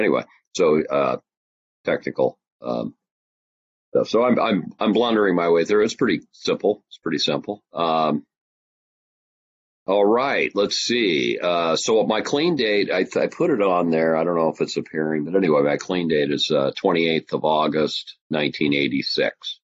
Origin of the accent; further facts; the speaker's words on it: Seattle, Washington, United States; So I grew up in Seattle, Washington, in the middle of the city.